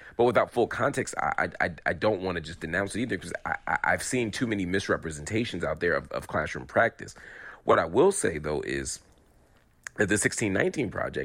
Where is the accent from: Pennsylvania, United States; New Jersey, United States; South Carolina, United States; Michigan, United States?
Pennsylvania, United States; Philadelphia; the history stories I got growing up in Philadelphia school district